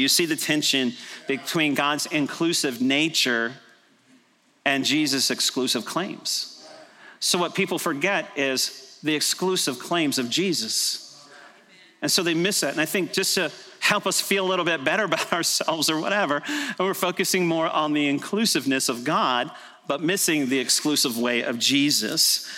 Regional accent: Texas, United States; So it's more than I grew up in Texas, more than I live in the Bible Belt, more than I grew up in church even

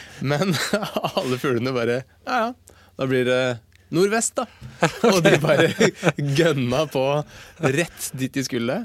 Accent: Oslo, Norway; På et jorde på gården der jeg vokste opp, på Holmlia.

